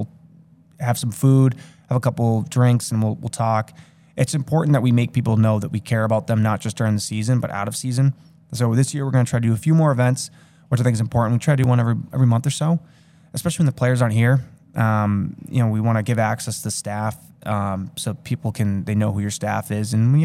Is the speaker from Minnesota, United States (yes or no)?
no; Sutton, Massachusetts, United States; So I'm from Sutton. I still live in Sutton.